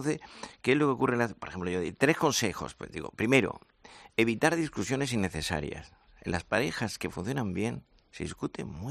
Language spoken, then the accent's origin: Spanish; Andalusia, Spain; now in Madrid, Spain; yo soy andaluz, pero llevo media vida en Madrid.